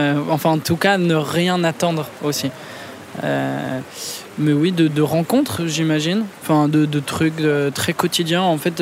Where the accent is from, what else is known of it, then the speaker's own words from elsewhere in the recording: Clamart, Île-de-France, France; born there; Moi, je suis né à Clamart